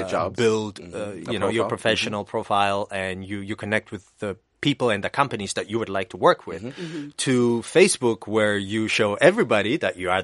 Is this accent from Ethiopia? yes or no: yes; Ethiopia; English is a second language; I'm from Ethiopia